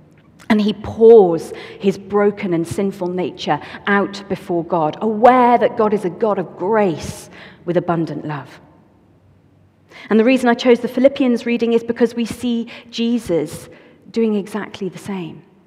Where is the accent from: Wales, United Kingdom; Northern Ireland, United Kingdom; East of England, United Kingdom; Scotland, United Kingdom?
Wales, United Kingdom; accent: Welsh; moved away as an adult; also born or lived in London; Some of you may know that I'm Welsh. What we may not know is that until I was 21 years old, this is what I sounded like. And then I moved to Knightsbridge, didn't I? And I was there for 13 years.